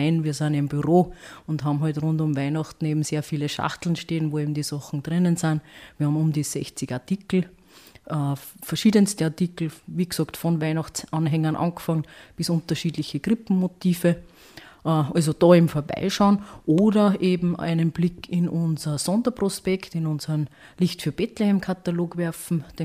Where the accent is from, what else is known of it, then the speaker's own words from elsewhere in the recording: Austria; Und da ist die Idee geboren, ja wieso nicht bei uns in Österreich diesen Handwerksbetrieben unter die Arme greifen